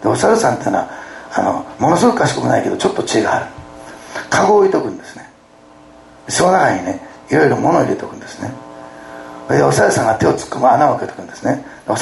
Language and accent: Japanese; Osaka, Japan; 私は大阪で生まれ育ったんですね。シティボーイなんです。